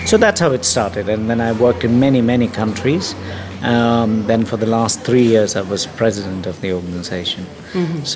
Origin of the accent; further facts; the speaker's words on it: India; So I'm a doctor from India.